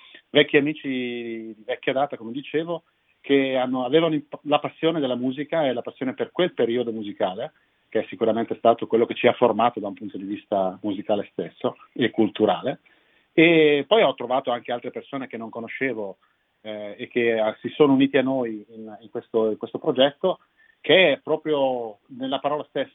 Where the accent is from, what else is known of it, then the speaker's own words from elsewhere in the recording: Mantua, Lombardy, Italy; born there; perlomeno io sono poi nato a Mantova, sono mantovano di nascita, quindi ho una particolare affezione a questo teatro.